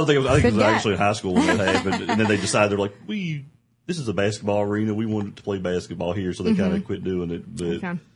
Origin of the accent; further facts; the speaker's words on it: Owensville, Kentucky, United States; Yeah, I'm born and raised in Owensville, Kentucky. Lived in Moorhead a little bit, lived in Lexington a little bit, but mainly Owensville.